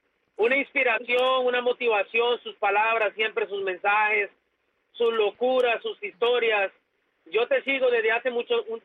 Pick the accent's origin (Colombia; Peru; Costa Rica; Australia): Costa Rica; now in Philadelphia, United States; Pero yo soy de Costa Rica.